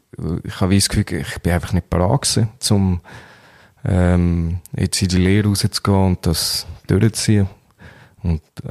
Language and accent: German; Menznau, Lucerne, Switzerland; von Menzenau, wo ich aufgewachsen bin